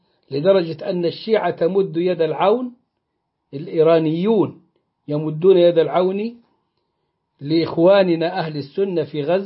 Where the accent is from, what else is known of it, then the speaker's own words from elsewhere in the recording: Egypt; زي ما احنا كبصريين نتكلم عن القاهرة نقول ايه رايح فين، رايح مصر